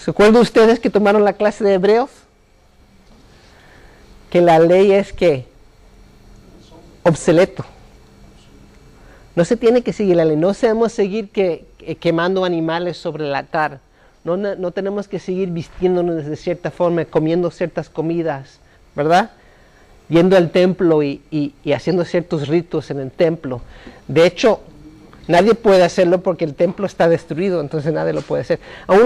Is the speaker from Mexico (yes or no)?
yes; Mexico; Pero como soy mexicano, me gustan los burritos, voy a seguir comiendo los burritos.